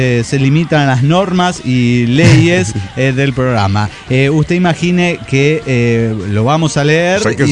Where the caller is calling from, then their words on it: Mexico City, Mexico; del Distrito Federal Mexicano.